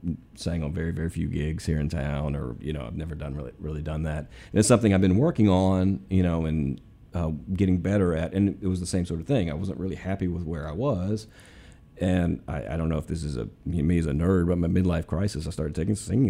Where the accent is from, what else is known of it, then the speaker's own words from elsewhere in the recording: Mobile, Alabama, United States; Like I grew up in Mobile, Alabama. I wasn't even in Memphis.